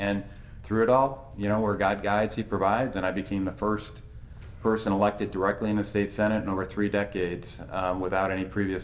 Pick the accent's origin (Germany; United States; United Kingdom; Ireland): United States; Michigan; I mean, I was born and raised in Michigan, but I spent a lot of time working on the space program outside of the state.